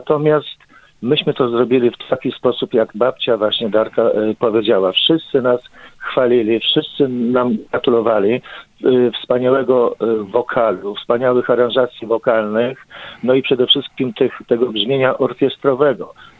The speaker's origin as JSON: {"language": "Polish", "region": "Lublin Voivodeship", "country": "Poland", "said": "Może dlatego, że jesteśmy ze wschodu, Zamość Lublin"}